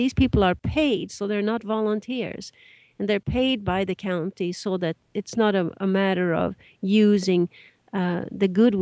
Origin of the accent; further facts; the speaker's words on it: Sweden; moved away as an adult; now in United States; and raised in Sweden.